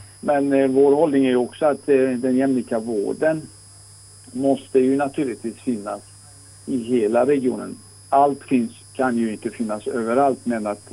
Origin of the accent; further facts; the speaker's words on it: Iran; now in Trollhättan, Sweden; och jag bor och verkar i Trollhättan. Och är född och uppvuxen i Iran.